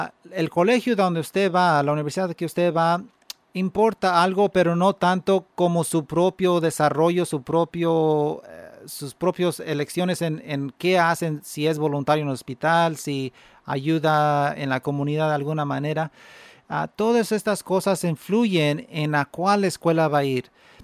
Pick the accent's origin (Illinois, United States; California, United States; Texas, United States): California, United States; Madera; Yo crecí en Madera, un niño de que mi mamá me creció junto con mi hermano.